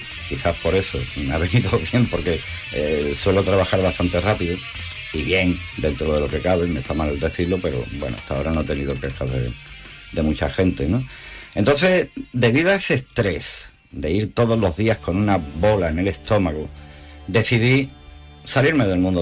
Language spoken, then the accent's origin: Spanish; Cádiz, Andalusia, Spain; Yo entré como ayudante de grafismo en una televisión de mi tierra, de Cádiz, una televisión local.